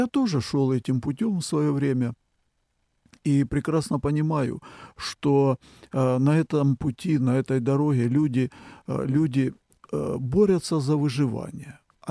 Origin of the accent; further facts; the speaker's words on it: Ukraine; я житель страны под названием Украина. Я украинец по национальности, и я священник в этом народе